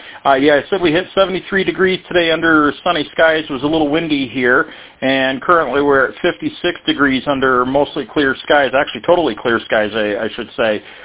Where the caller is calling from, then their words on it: Oneonta, New York, United States; I am calling from Oneonta, New York via Echo Link.